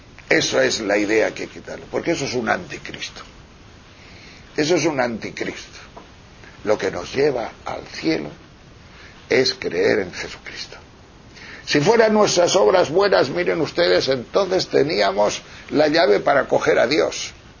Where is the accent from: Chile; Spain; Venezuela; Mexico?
Spain; Tejerina, Castile and León; Y Madrid y Tejerina, que es mi pueblo.